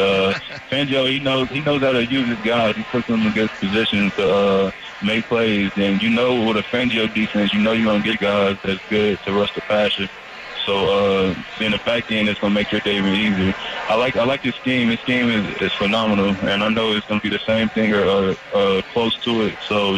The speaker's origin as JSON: {"language": "English", "town": "Kansas City", "region": "Missouri", "country": "United States", "said": "I'm from Kansas City, Missouri. I'm friends with Shane Ray."}